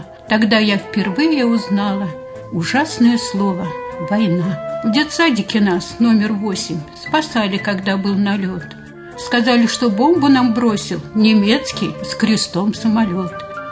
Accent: Ilyinka, Moscow Oblast, Russia; Родилась я в Москве, но вскоре мои родители получили комнату в Ильинке, поэтому мы жили до войны в Ильинке.

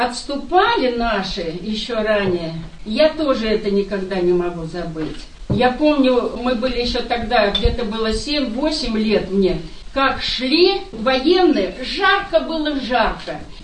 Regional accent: Kantemirovka, Voronezh Oblast, Russia; born there; Я родилась в Кантемировке

